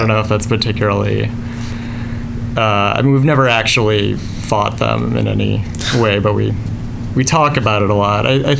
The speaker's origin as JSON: {"language": "English", "town": "Boulder", "region": "Colorado", "country": "United States", "tie": "born or raised there", "said": "I grew up in Boulder, Colorado, which is not a farming town. However, we lived on a farm."}